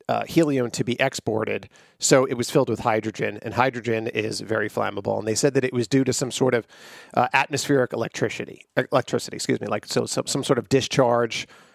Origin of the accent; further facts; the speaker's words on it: Long Island, New York, United States; I grew up on Long Island.